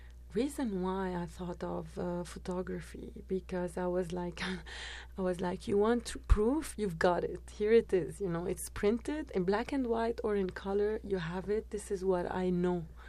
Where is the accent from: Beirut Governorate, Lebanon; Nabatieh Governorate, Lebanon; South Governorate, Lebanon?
Beirut Governorate, Lebanon; Beirut; I grew up in Beirut. I was born and grew up in Beirut.